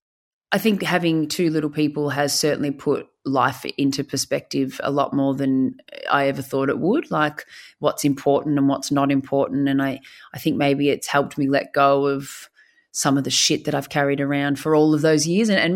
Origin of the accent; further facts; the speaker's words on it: Bendigo, Victoria, Australia; I did Bendigo, obviously my hometown, which was a cracker, and we had a ball there.